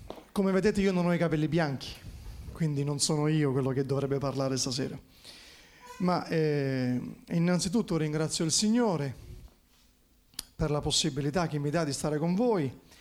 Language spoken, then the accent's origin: Italian; Palermo, Sicily, Italy; now in Lioni, Italy; io sono siciliano, vengo da Palermo, 9 anni fa siamo stati mandati a Lioni per la cura della comunità